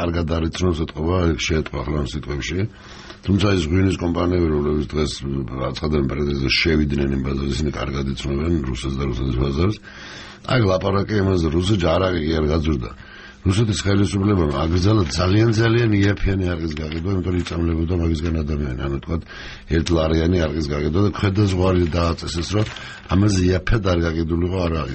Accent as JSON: {"language": "Georgian", "region": "Abkhazia", "country": "Georgia", "said": "მე თან აფხაზეთიდან ვარ"}